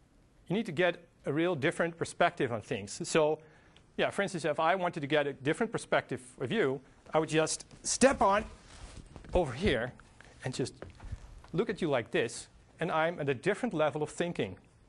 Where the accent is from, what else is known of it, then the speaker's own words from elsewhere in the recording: Netherlands; Now, I'm from Europe and the Netherlands, and I'm not very big on shooting innocent animals.